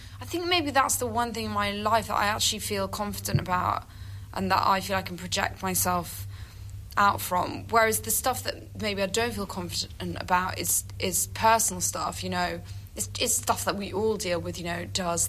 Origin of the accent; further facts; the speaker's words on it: Wales, United Kingdom; And even though I'm Welsh.